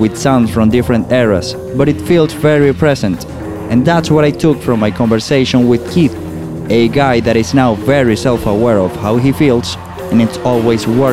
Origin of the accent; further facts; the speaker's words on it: Venezuela; English is a second language; But I'm from Venezuela and baseball is a big thing there.